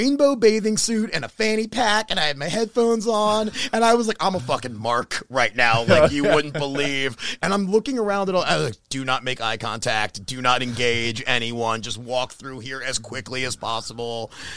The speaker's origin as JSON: {"language": "English", "town": "Baltimore", "region": "Maryland", "country": "United States", "tie": "born or raised there", "said": "I grew up in Baltimore and I have been in downtown Baltimore often."}